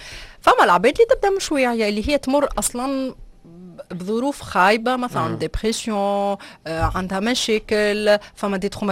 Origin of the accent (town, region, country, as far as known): Tunisia; accent: Tunisian